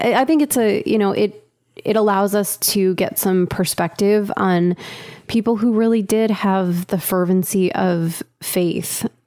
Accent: New Jersey, United States; And so I grew up in New Jersey

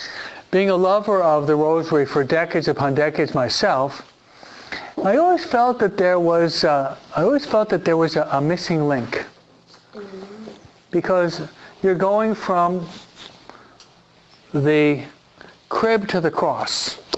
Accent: East Coast, United States; now in California, United States; Maybe it's just who we are from the East Coast, who are more observant of the beauty of nature, no?

